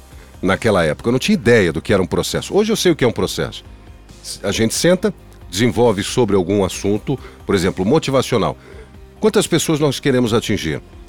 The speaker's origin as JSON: {"language": "Portuguese", "region": "São Paulo", "country": "Brazil", "said": "sou de São Paulo, nascido em São Paulo."}